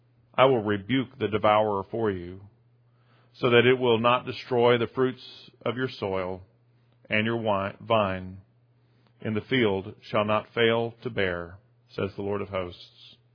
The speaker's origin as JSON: {"language": "English", "town": "Sumter", "region": "South Carolina", "country": "United States", "said": "that's my hometown of sorts. I didn't move there until I was in high school, but my parents live there"}